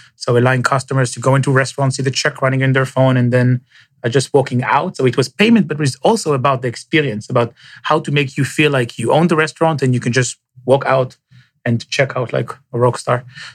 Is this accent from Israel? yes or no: yes; Israel; born and raised in Israel.